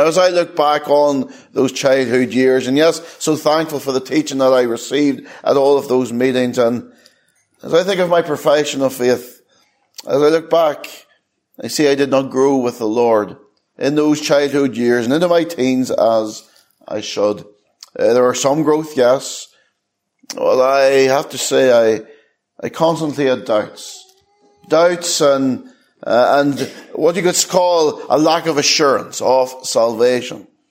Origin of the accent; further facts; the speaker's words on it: Ireland; as a child, I was brought up in the Church of Ireland.